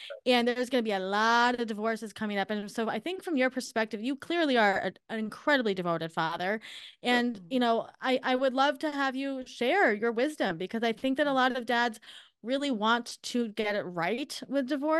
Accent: New York, United States; So you come, the coffee's hot. We're from Long Island. So that's all we know.

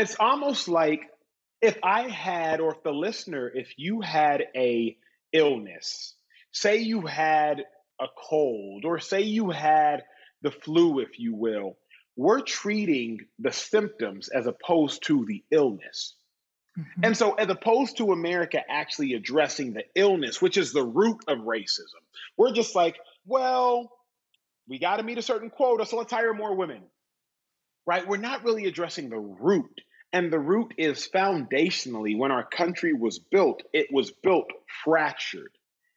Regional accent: Austin, Texas, United States; I grew up in Austin, Texas, and Austin, Texas has Lake Austin.

